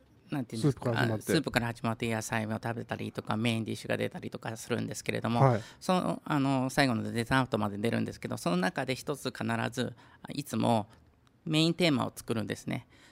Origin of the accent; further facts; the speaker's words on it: Tokyo, Japan; 私はもともと東京の方、江戸っ子なんですけども